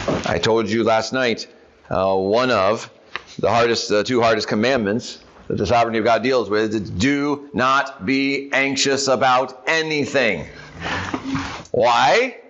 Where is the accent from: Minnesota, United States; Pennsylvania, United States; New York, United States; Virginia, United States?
Minnesota, United States; As a Minnesotan, all right.